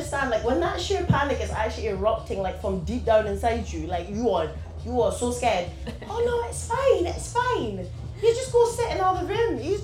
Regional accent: Scotland, United Kingdom; like, oh my god, you're Scottish. I'm like, can you tell? And then when you're in Scotland, people are like, where are you from? You've got like a really interesting accent. Scotland, pretty much.

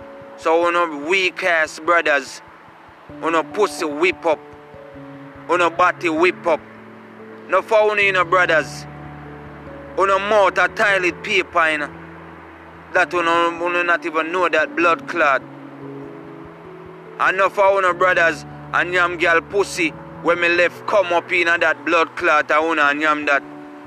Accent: Jamaica; And you see me, ladies, as a Jamaican man, I don't depend on girl, you know, because I grow different.

